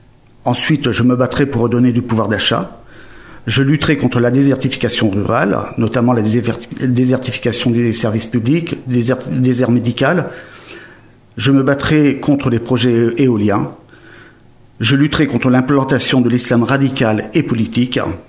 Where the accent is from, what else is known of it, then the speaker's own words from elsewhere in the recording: Saint-Pierre-d'Oléron, Nouvelle-Aquitaine, France; born there; Je suis né à Saint-Pierre-de-Léron, fils de marin-pêcheur, et j'ai commencé cette profession à l'âge de 16 ans.